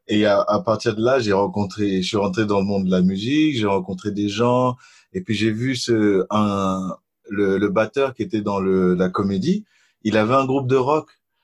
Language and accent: French; Montfermeil, Île-de-France, France; j'ai grandi, je suis né en France, je suis né dans un coin qui est pas très connu, je crois, c'est dans le 93, je suis né à Montfermeil, c'est dans le ghetto de... j'ai grandi, la plupart du temps, j'ai grandi en France